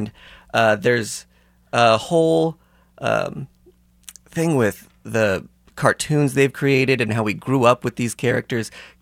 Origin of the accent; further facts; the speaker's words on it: Kansas City, Missouri, United States; I found out that Stan Lee was coming to my hometown of Kansas City.